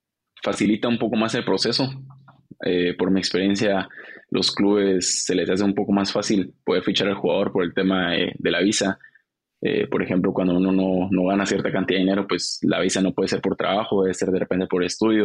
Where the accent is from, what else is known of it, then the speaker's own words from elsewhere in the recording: Guatemala; Claro, yo soy guatemalteco, crecí, nací, mi familia es guatemalteca, entonces yo me siento 100% chapín.